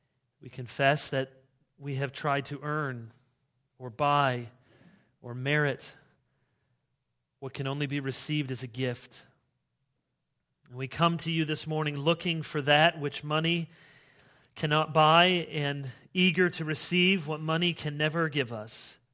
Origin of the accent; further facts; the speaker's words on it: Michigan, United States; And growing up in Michigan most of the time, I knew the pain